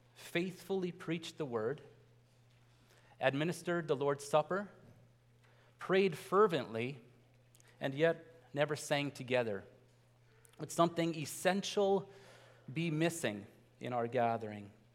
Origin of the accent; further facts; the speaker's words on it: Steinbach, Manitoba, Canada; Like I said, well, I'm from here. I'm from Steinbach area.